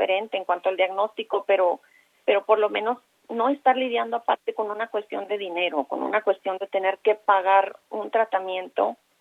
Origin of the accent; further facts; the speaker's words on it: Mexico; porque somos mexicanas, porque tenemos familia, porque trabajamos y pagamos nuestros impuestos